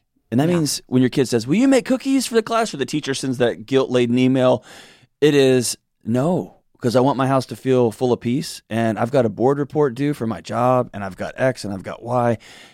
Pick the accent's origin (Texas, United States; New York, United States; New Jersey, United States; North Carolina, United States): Texas, United States; I was born and raised in Texas, so I'm this obnoxious Texas male who also went to a lot of grad school.